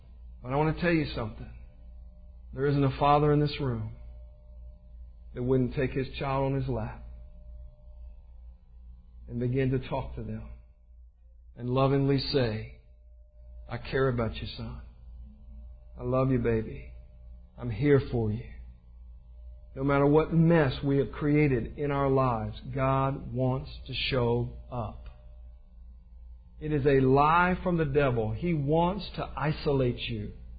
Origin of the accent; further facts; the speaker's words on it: Virginia, United States; I grew up in Virginia.